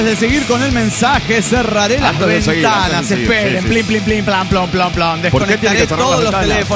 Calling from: Teuchitlán, Jalisco, Mexico; de Teuchitlán, Jalisco, México.

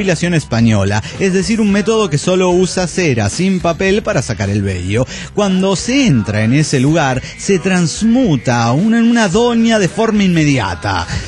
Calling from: Oaxaca, Mexico; de Oaxaca, México.

